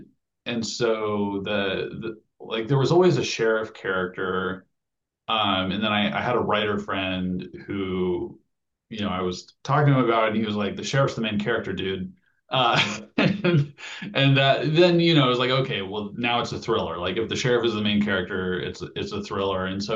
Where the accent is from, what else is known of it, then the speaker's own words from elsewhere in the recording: Llewellyn, Nebraska, United States; my actual hometown is Llewellyn, Nebraska, which is a town of, it was 300 people when I was growing up. Now it's probably about 150 people in Western Nebraska. And Western Nebraska is like flat as flat can be.